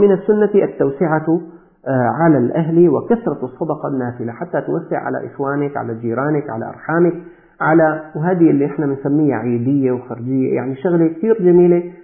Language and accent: Arabic; Syria; لكن أقل شيء تكون 1500 عندنا في سوريا